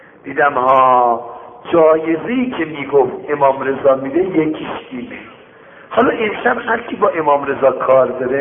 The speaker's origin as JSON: {"language": "Persian", "town": "Shiraz", "region": "Fars", "country": "Iran", "said": "گفت شما اهل کجا هستی؟ گفتم شیراز."}